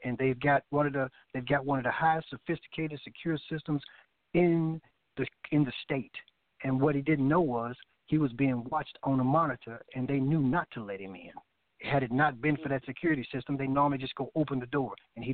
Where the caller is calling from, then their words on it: Louisville, Kentucky, United States; from Louisville, Kentucky.